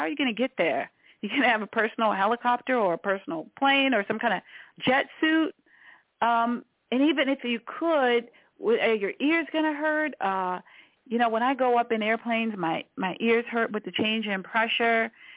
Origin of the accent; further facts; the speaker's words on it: Washington, District of Columbia, United States; born there; So I was born in Washington, D.C., and in D.C., my perception is that the main street is 16th Street.